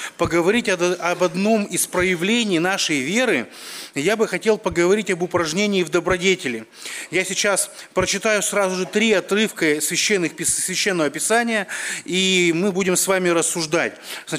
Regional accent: Perm, Perm Krai, Russia; я из Перми

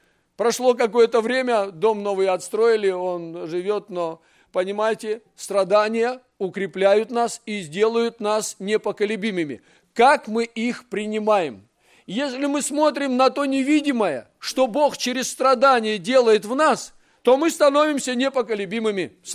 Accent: Siberia, Russia; а я сибиряк, вот в западно-сибирской равнине живу.

